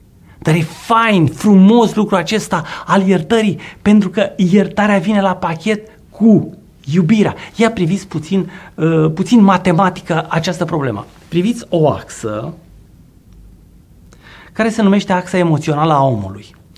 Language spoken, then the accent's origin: Romanian; Dolj, Romania; also born or lived in Gorj County; Eu m-am născut în Dolj. În Gorj, de fapt, în Gorj, dar am trăit în Dolj, în Oltenia.